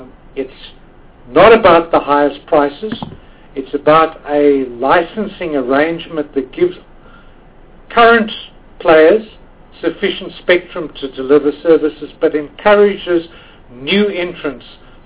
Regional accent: South Africa; I don't think of myself as white. I think of myself as a South African.

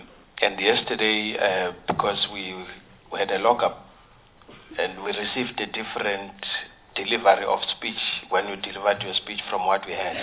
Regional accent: Gauteng, South Africa; Because we are from Gauteng and we know that the Premier has pronounced in his State of the Province address that e-toll has no life in the province.

